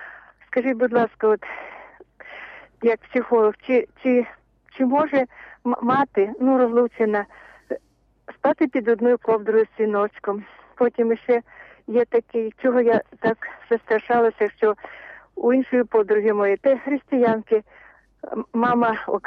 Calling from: Kyiv Oblast, Ukraine; Київщина.

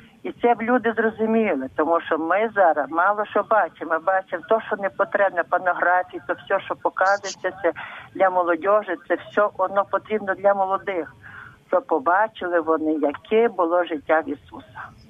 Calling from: Lviv, Lviv Oblast, Ukraine; Я зі Львова

